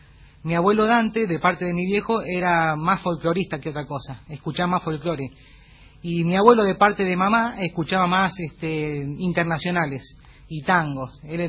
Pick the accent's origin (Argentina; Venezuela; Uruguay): Argentina; Cosquín, Córdoba; also born or lived in San Justo; nos tenemos que ir a vivir a Cosquín un día. Así que bueno, nací yo en San Justo, ahí cerquita a Morón. Y bueno, nos fuimos para allá.